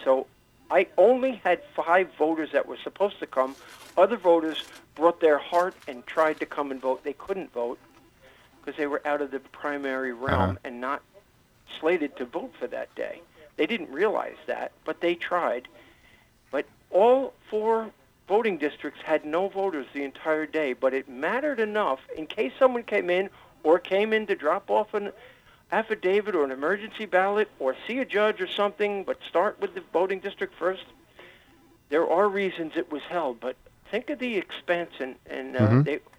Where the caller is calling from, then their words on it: Brentwood, New York, United States; Brentwood.